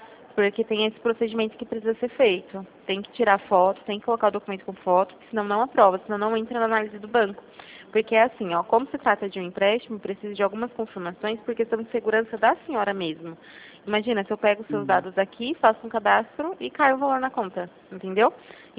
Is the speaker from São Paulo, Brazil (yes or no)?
yes; São Paulo, Brazil; eu sou de São Paulo. Sou de outro estado, não.